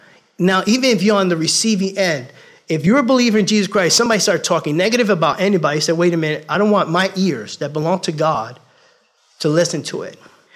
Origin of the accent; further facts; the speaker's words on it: New York, United States; listen, I'm from New York.